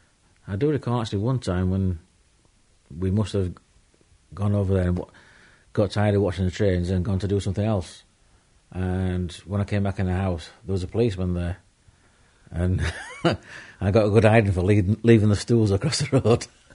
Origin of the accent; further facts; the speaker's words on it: Woodlesford, Yorkshire and the Humber, United Kingdom; born there; I was born in Woodlesford in 14 Station Lane.